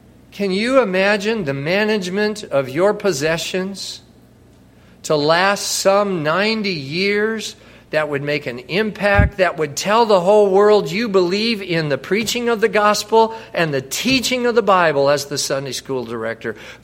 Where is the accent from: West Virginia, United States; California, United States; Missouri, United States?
Missouri, United States; Mount Vernon; I'm your neighbor from Mount Vernon. I'm not trying to live in the past, but there's a cool story in Mount Vernon. In Lawrence County, at First Baptist Church Mount Vernon